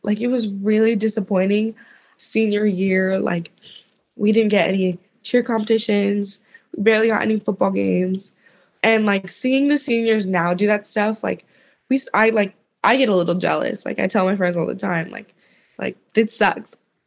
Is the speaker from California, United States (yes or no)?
yes; Redlands, California, United States; I'm 18 and I'm from Redlands, California.